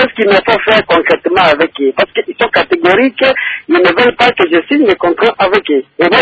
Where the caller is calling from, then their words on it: Kalima, Maniema, DR Congo; de Kalima.